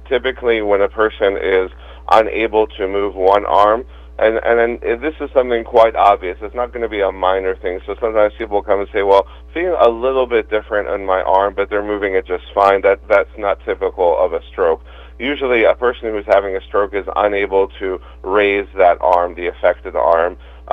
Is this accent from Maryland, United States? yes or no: yes; Maryland, United States; Well, I grew up in Maryland, anyone's familiar with Towson State University, so grew up about 45 minutes away from there in Harford County.